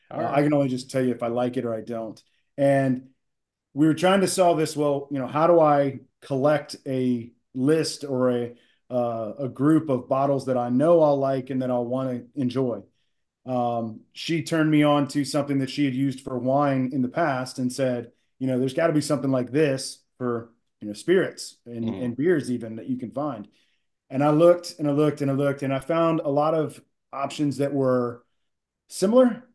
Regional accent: Springfield, Virginia, United States; Just outside of D.C. in Springfield, Virginia.

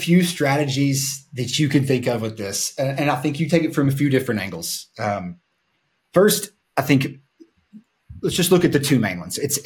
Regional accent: Tennessee, United States; I'm from Upper East Tennessee and really spent the bulk majority of my career in virtual sales roles

